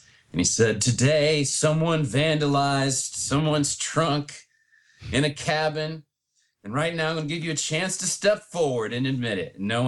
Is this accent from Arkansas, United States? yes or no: yes; Little Rock, Arkansas, United States; we're from Little Rock, Arkansas